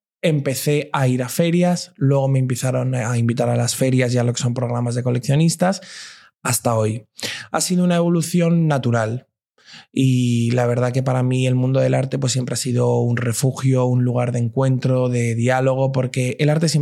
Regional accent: Valencia, Valencian Community, Spain; now in Madrid, Spain; Yo soy de Valencia. Yo soy de Valencia y me mudo al barrio de Justicia en Madrid.

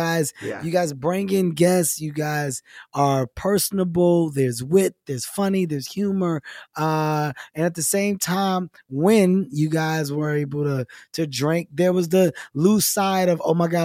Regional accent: Philadelphia, Pennsylvania, United States; And I got to experience it with my hometown friends from Philadelphia.

